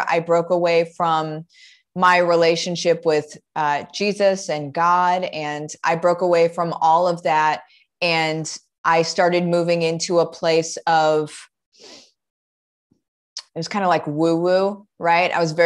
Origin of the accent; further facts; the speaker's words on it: Illinois, United States; I grew up in Central Illinois. And my parents weren't hugely religious before I was born.